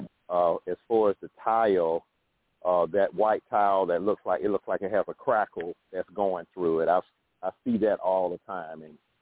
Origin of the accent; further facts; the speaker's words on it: Alabama, United States; Well, you know, I'm from Alabama, so I like the country feel anyway.